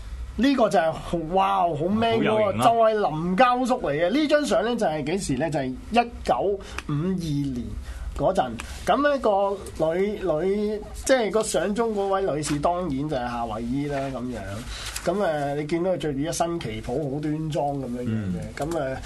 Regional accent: Hong Kong; 即係我覺得啊，作為香港人啦，即係有啲節日咁啊，盡情去玩啦

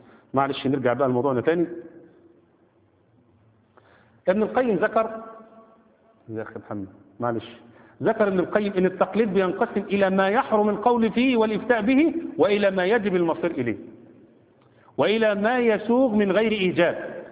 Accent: Egypt; ده أنا مصري وأفتخر إنني مصري.

